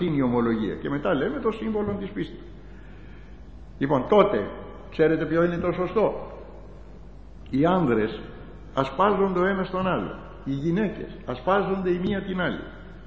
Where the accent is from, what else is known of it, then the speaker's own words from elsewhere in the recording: Greece; Τιμάμε τον ελληνισμό, είμαστε Έλληνες